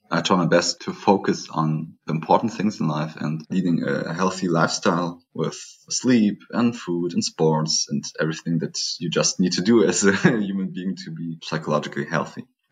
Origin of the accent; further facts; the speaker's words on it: Germany; English is a second language; I'm from Germany